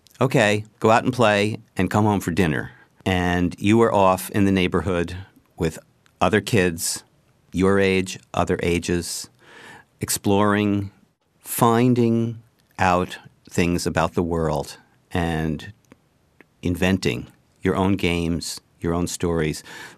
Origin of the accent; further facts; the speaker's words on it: Teaneck, New Jersey, United States; I grew up in Teaneck, New Jersey, which is right outside New York City.